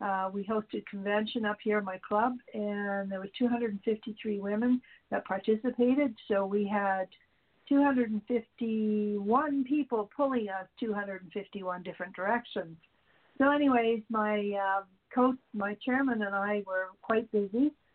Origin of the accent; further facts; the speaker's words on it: Canada; and I, even though I'm a Canadian